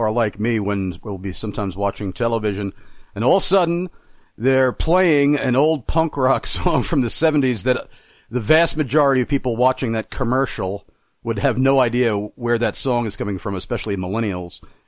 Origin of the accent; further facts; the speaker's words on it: New York, United States; I was absolutely shocked being a New Yorker, a native New Yorker.